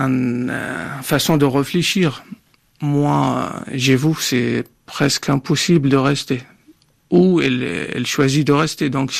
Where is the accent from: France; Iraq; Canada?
Iraq; French is a second language; Parce que notre deuxième langue en Irak, c'est l'anglais.